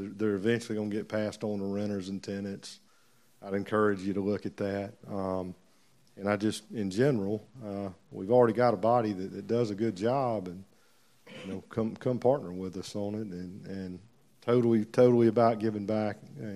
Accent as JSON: {"language": "English", "town": "Fairburn", "region": "Georgia", "country": "United States", "tie": "born or raised there", "said": "I grew up in Fairburn, was born on Elder Street."}